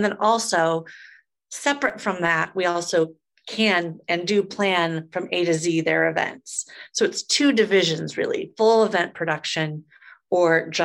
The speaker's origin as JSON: {"language": "English", "town": "Des Moines", "region": "Iowa", "country": "United States", "said": "Des Moines, Iowa."}